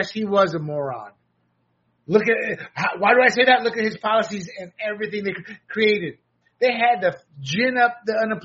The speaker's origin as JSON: {"language": "English", "town": "Jurupa Valley", "region": "California", "country": "United States", "tie": "born or raised there", "said": "This is my hometown. I want to say right down the road, but not really down the road. But, Riverside's not far."}